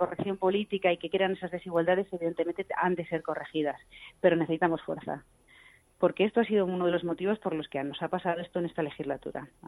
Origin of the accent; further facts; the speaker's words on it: Madrid, Community of Madrid, Spain; los madrileños somos también españoles